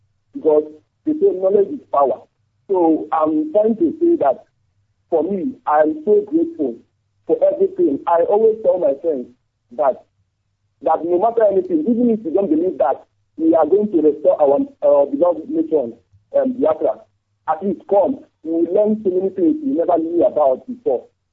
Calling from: Malaysia; English is a second language; Yeah, I'm calling from Malaysia. I came from Ninja, the local government, Yapa Land.

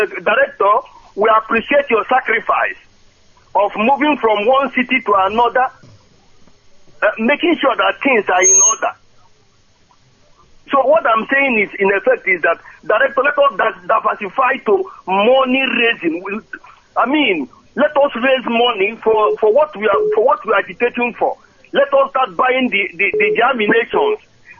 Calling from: Oslo, Norway; I'm calling from Oslo.

